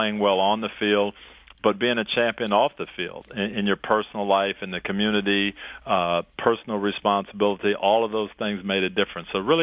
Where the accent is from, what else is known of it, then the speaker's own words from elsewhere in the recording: Jackson, Michigan, United States; That was a special one for me growing up in Jackson and around the Lions.